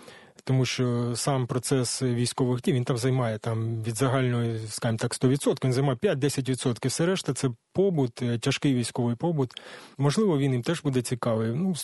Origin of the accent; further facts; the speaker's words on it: Enerhodar, Zaporizhzhia Oblast, Ukraine; also born or lived in Vodiane; Народився я в Кам'янсько-Дніпровський район, село Водяне. Це від 15 кілометрів від міста Енергодара. Я там ріс до 6 років. Село ну, не україномовне, більше суржикомовне. До 6 років я там мешкав. Потім батьки переїхали на будівництво в місто Енергодар і мене взяли з собою.